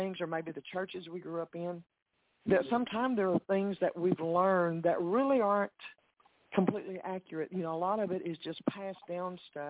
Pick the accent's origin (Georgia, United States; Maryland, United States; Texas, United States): Texas, United States; accent: East Texas; Me and my East Texas accent, we just stumble through all of this.